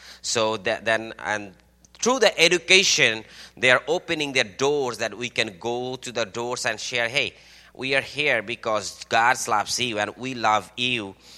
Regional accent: Bangladesh; moved away as an adult; now in Newark, United States; I'm from Bangladesh and we moved up to 2017, November 7, moved to Newark for some of the persecution and some of the threat that I got from Bangladesh, the extremist Muslim group.

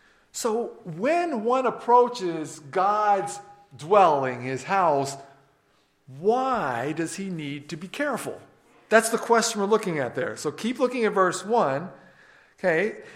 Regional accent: the South, United States; because I grew up in the South, where you walked into church and it was was pretty lively, right?

